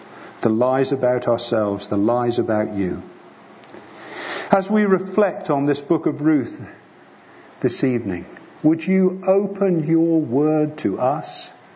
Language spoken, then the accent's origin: English; England, United Kingdom; accent: English; A lot of people compliment me on my English accent. I take no credit for it.